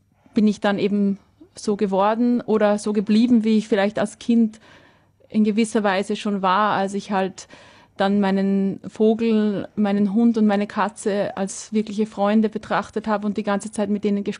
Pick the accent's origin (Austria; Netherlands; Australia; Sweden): Austria; Bad Ischl, Upper Austria; Ich bin nämlich im Salzkammergut aufgewachsen, in Bad Ischl, und das ist ganz in der Nähe von Strobel am Wolfgangsee